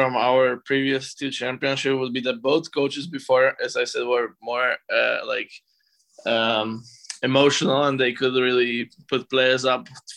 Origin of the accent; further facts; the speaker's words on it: West Slovakia, Slovakia; English is a second language; I'm from West, so I'm from Bioslovakia.